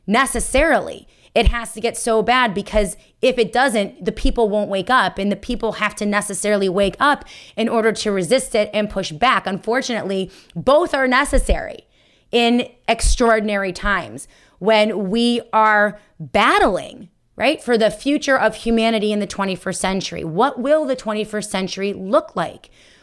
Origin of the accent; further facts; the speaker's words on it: New York, United States; well, apparently they're in New York City. They're in my home state.